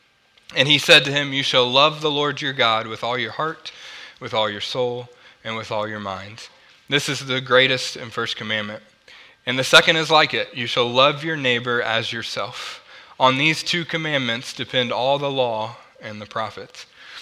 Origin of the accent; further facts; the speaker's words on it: Oklahoma, United States; And remember, I'm from Oklahoma, so Wichita, Kansas was only about 2 hours from us.